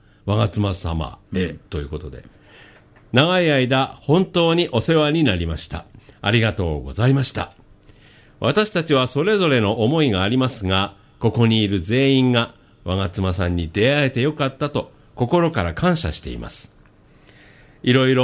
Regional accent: Nagano, Japan; 信州出身なので、

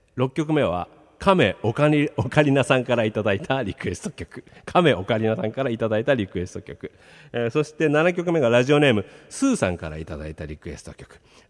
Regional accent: Yokosuka, Kanagawa, Japan; もう本当に私横須賀の生まれでね、海と共に育ったんで

